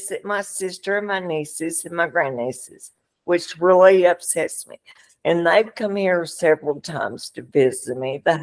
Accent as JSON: {"language": "English", "region": "Kentucky", "country": "United States", "lives_now": "Memphis, United States", "said": "I'm actually from Kentucky."}